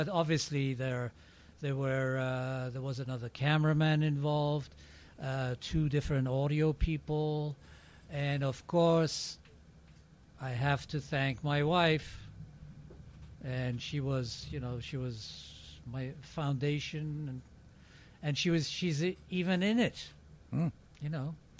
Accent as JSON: {"language": "English", "town": "Brooklyn", "region": "New York", "country": "United States", "said": "Actually, I'm originally from Brooklyn, but it's pretty good persona, you see?"}